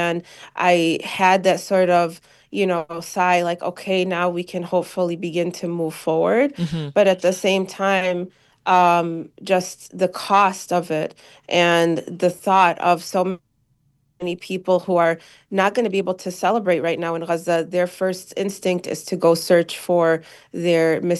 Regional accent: United States; the guilt that I feel as an American here who's been living my life with all of the normal privileges the past 15 months

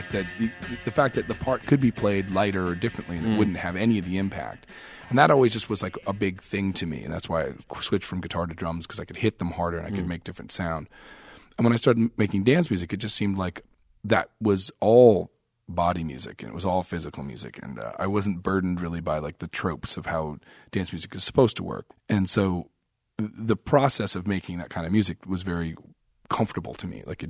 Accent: Canada; I'm Canadian. That's, we're not American.

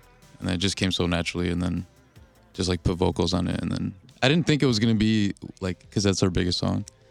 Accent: Chicago, Illinois, United States; Yeah. Yeah, me and George grew up on the South Side.

